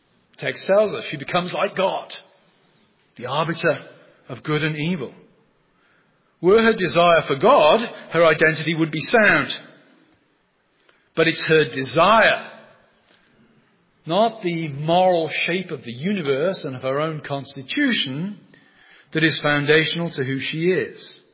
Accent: England, United Kingdom; I'm English, and I say to the students, for something to be really funny, somebody somewhere has to be suffering.

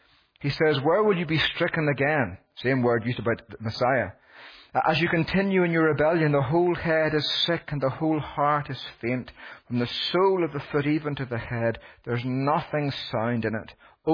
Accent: Northern Ireland, United Kingdom; I grew up in Northern Ireland.

